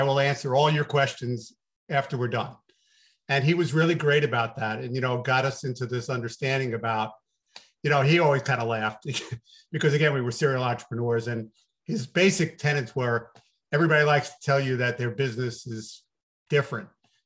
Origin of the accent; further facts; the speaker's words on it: New York, United States; accent: New York; now in Arizona, United States; I have been told I have still a little piece of my New York accent. So if I give away where I am, I live in Arizona and lived here for the last 20 years